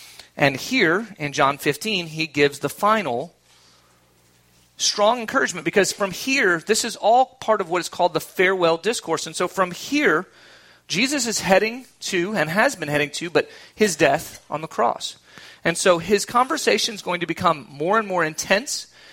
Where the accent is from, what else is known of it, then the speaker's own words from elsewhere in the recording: Florida, United States; but I grew up in South Florida and around a lot of orange groves and a lot of cattle. There's at least as many rednecks in Florida as there are anywhere else in the United States.